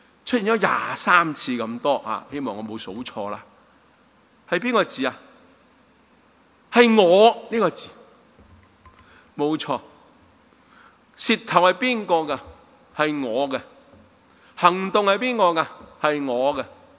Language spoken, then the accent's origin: Chinese; Guangdong, China; accent: Cantonese; 我们广东话我们说踩你的